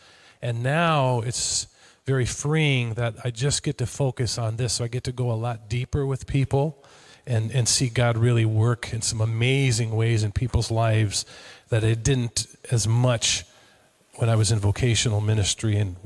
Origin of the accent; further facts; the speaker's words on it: Minnesota, United States; We're both from Minnesota, right?